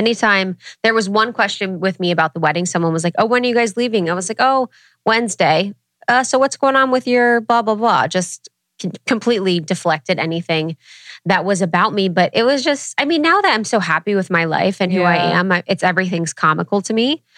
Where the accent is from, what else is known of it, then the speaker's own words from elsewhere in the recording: Ohio, United States; Guys, I'm from Ohio.